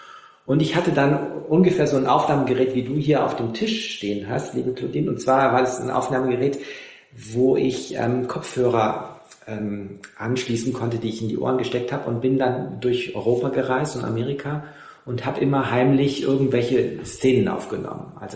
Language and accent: German; Aix-en-Provence, Provence-Alpes-Côte d'Azur, France; also born or lived in Paris; Also ich bin ja in Frankreich aufgewachsen, zum Teil. An der Côte d'Azur und auch dort eingeschult worden in Aix und auch in Paris.